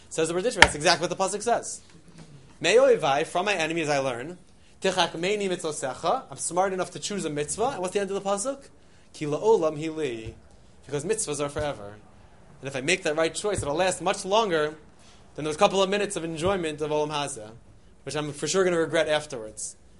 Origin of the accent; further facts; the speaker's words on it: Philadelphia, Pennsylvania, United States; born there; All I know is I was born in Philadelphia and the Eagles are 5-1, right?